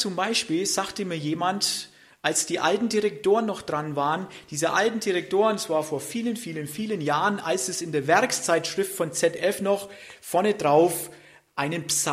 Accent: Friedrichshafen, Baden-Württemberg, Germany; ich komme ja aus Friedrichshafen, die Stadt Rüstungsindustrie.

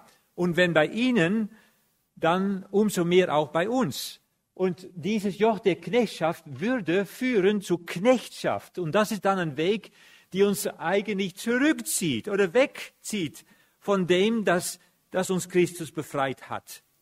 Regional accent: Netherlands; now in Herborn, Germany; Ich bin Holländer, ich wohne aber in Herborn

